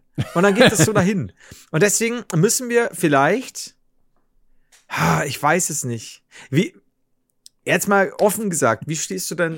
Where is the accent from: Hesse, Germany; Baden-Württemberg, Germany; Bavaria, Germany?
Bavaria, Germany; Regensburg; So, ich komme aus Regensburg, ne, Castra Regina, von Römern gegründet.